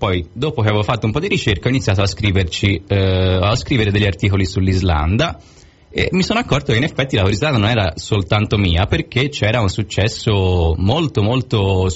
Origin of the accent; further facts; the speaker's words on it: Florence, Tuscany, Italy; Ora io sono di Firenze, insomma, ho detto, non sono poi così diversi.